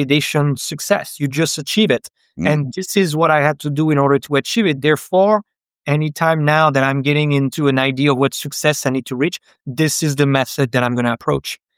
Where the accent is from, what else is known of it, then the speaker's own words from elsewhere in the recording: France; English is a second language; I grew up in France.